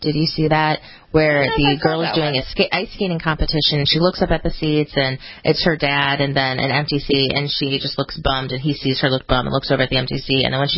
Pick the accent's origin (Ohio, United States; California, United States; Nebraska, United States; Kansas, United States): Ohio, United States; Cleveland; And, of course, I'm from Cleveland. I'm a Browns fan